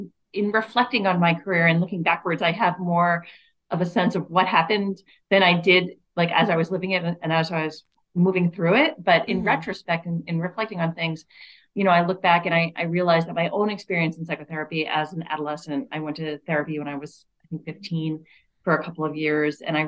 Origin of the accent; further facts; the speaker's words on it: Bedford, New York, United States; So I grew up in Westchester County, about an hour north of the city in Bedford.